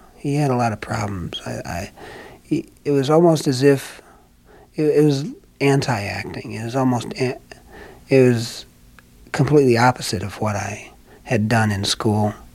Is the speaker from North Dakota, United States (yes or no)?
no; Chicago, Illinois, United States; And by the time I moved to Chicago, it was just me and my my mom and my five sisters. So we grew up on the Nelson Algren's neighborhood, as a matter of fact.